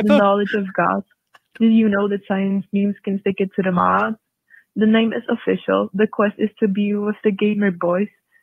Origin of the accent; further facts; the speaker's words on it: Prague, Czechia; I'm from Prague, that's in the Czech Republic.